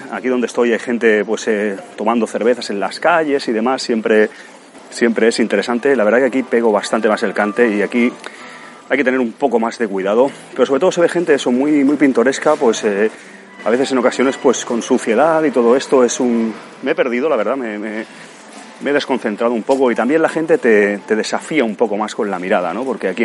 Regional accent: Cornellà de Llobregat, Catalonia, Spain; soy una persona de barrio, soy de Cornellá de Llobregat y con la edad que tengo, hace años sí que el barrio estaba bastante peor en cuanto a drogas y otras cosas

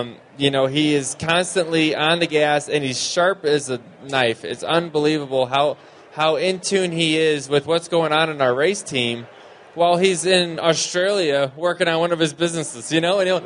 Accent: Middletown, Connecticut, United States; I'm from Middletown, Connecticut.

